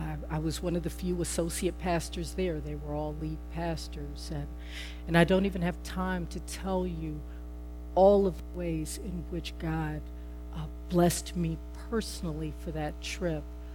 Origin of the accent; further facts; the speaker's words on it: United States; And so, you know, I'm American, and I'll admit to being a bit cynical sometimes.